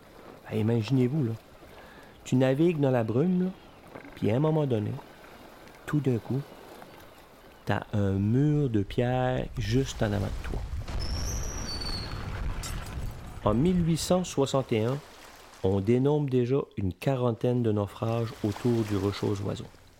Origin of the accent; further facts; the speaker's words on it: L'Étang-du-Nord, Quebec, Canada; je suis originaire de l'Étendue-Nord. C'est une petite communauté aux îles de la Madeleine.